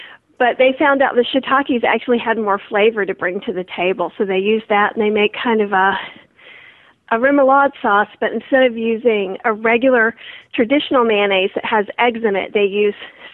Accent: North Carolina, United States; also born or lived in New Orleans / New York / St. Louis; because I lived in New Orleans for 12 years. I'm from North Carolina.

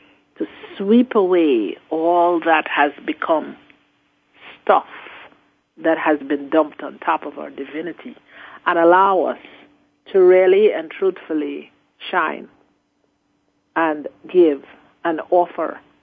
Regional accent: Guyana; I'm from Guyana, South America, and there we also have

